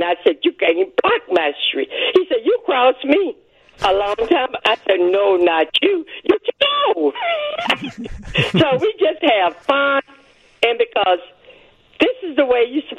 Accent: Alabama, United States; now in Chicago, United States; I just say, oh, it's time to make a move. And I left, and I came to Chicago.

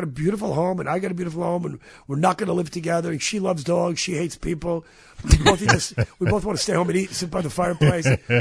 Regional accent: New York City, New York, United States; So the exhilaration of being in my hometown and working on a Woody Allen project, and my wife had died a week before. I mean, it was, you know, I'm in New York, which is great.

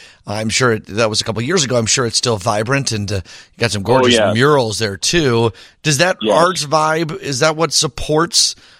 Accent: Downers Grove, Illinois, United States; as a kid, I grew up in Downers Grove.

